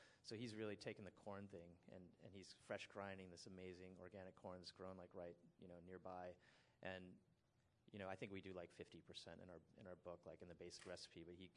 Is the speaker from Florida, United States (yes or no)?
no; San Francisco, California, United States; people will ask me sometimes when they find out I'm from San Francisco and I have a bakery